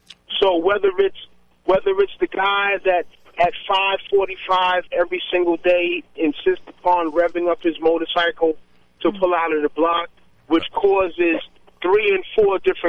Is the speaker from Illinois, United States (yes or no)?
no; New York, United States; I really think I'm one of the few people born and raised in New York that has always been ready to live elsewhere.